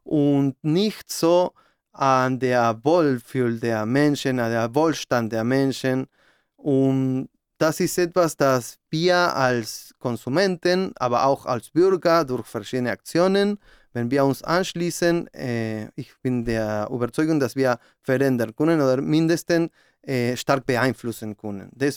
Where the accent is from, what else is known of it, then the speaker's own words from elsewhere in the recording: Argentina; German is a second language; now in Germany; Ich komme ursprünglich aus Argentinien